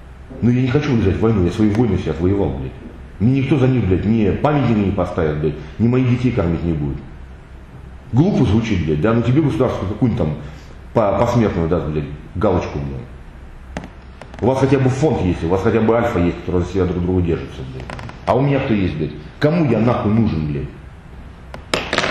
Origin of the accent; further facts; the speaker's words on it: Sevastopol, Ukraine; Ну, я с Украины, блядь. С Севастополя, блядь.